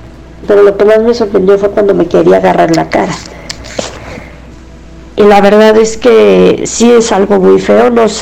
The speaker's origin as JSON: {"language": "Spanish", "region": "Querétaro", "country": "Mexico", "said": "Yo soy de Querétaro."}